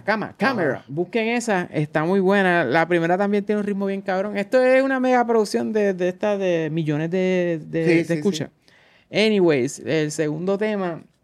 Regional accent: Long Island, New York, United States; de Long Island y esa gente allá está al garete

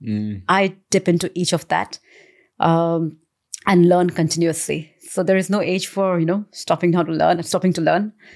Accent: India; born there; Because I'm an Indian by, you know, my birth, we gravitate towards buying property, buying gold

